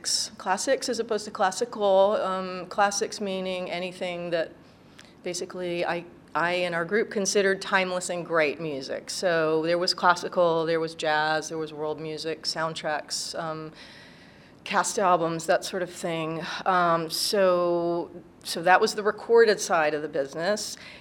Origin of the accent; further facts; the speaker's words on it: North Carolina, United States; now in Miami Beach, United States; I grew up in North Carolina, so, you know, these many years that I've been living in Miami Beach, which has its very distinct charms, I really miss seasons.